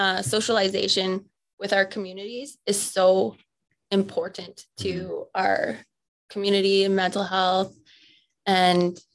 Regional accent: Oyen, Alberta, Canada; I grew up here. I started, I was born in Oyen, Alberta, actually, and then grew up on a farm halfway between Oyen and Capon, or sorry, in the Capon area, halfway between Oyen and Vine Loss.

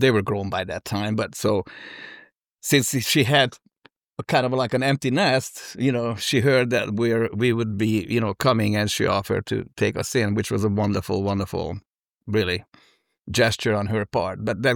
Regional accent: Hungary; English is a second language; moved away as an adult; now in United States; I grew up in Hungary. You know, I was born and educated in Hungary, and you know, at the time it was a communist country

